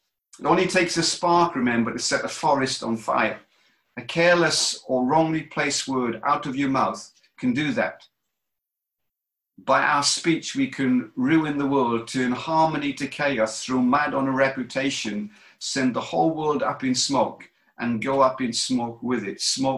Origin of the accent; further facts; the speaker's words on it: United Kingdom; or I say partly because we're all British